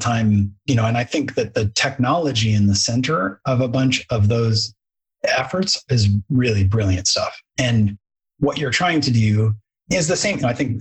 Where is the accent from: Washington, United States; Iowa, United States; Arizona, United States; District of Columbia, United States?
Washington, United States; Seattle; now in Santa Barbara, United States; I grew up in Seattle and I just got tired of the rain. And so we interviewed and looked at spots and we liked Santa Barbara. So we moved to Santa Barbara